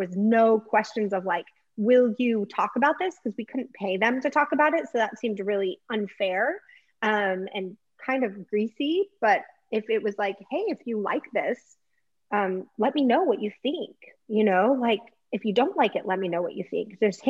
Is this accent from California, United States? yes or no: yes; San Diego, California, United States; So I was raised here in San Diego. And I was one of five.